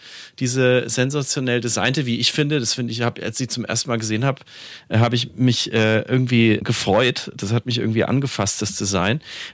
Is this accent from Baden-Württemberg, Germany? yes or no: no; Nuremberg, Bavaria, Germany; now in New York, United States; meiner Heimatstadt Nürnberg kommt und nach New York ausgewandert ist, genau wie ich.